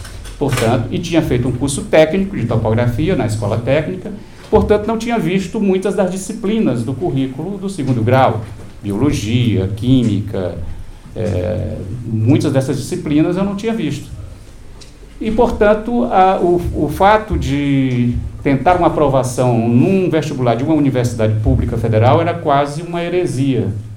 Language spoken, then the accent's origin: Portuguese; Fortaleza, Ceará, Brazil; Isso tudo lá em Fortaleza, onde eu nasci e onde passei a maior parte da minha vida.